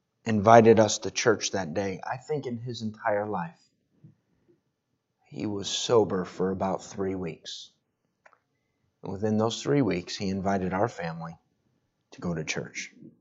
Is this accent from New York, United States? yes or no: yes; Rochester, New York, United States; also born or lived in Buffalo; I was born in Buffalo, moved to Rochester when I was about 6 months old. My dad worked as a manager for Tops, and they moved him across town. My immediate family is in Rochester, but I have family in Amherst.